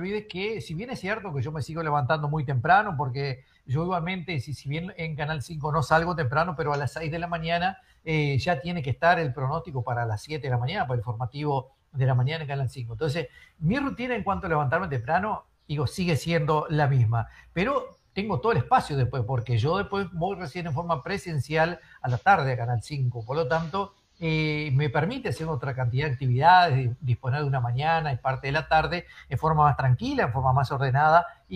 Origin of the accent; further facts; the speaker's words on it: Sarandí del Yí, Durazno, Uruguay; yo primero que nada soy también del interior como tú, digo, soy del departamento de Durazno, de Sarandí allí